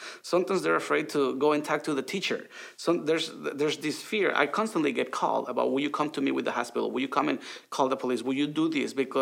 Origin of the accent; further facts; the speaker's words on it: Honduras; I'll give you an example. I'm from Honduras.